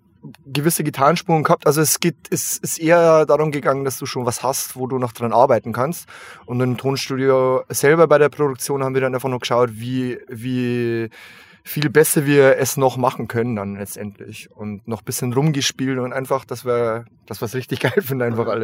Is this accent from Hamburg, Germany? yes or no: no; Bavaria, Germany; Also mittlerweile wohnen wir, also der Großteil wohnt einfach in Regensburg, wo das nicht mehr so ist wie in einer Kleinstadt in Bayern. Aber wir sind halt alle in der Kleinstadt aufgewachsen